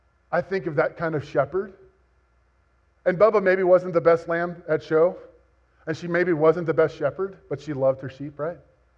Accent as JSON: {"language": "English", "town": "Austin", "region": "Texas", "country": "United States", "tie": "born or raised there", "said": "despite growing up in Austin, I grew up, like, my high school years raised animals in FFA."}